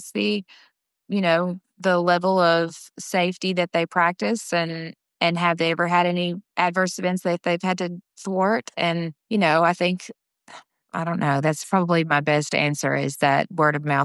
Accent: Pulaski, Tennessee, United States; I do Botox and Dysport in my hometown in Pulaski once a month

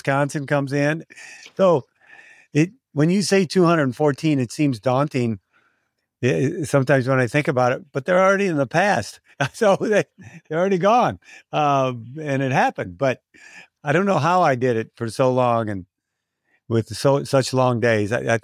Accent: Ireland; well, I'm Irish and I'm full of you-know-what

